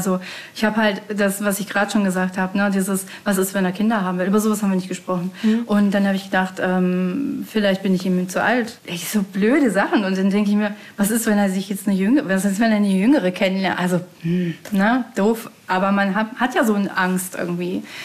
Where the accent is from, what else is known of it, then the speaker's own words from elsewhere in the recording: North Rhine-Westphalia, Germany; ich habe ihm dann halt meine Heimat gezeigt und wir sind viel raus und Sehenswürdigkeiten geguckt, was weiß ich, Zechenzollverein, was man halt so macht